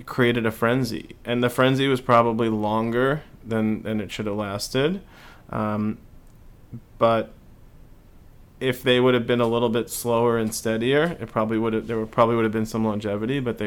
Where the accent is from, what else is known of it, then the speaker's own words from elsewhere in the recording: Long Island, New York, United States; now in Los Angeles, United States; I would say, as I mentioned earlier, I'm from New York. I live in LA.